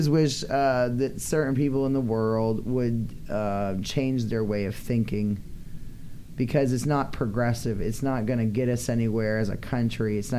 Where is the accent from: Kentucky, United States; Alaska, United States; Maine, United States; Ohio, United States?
Maine, United States; I'm from Maine. We're not a bunch of pussies.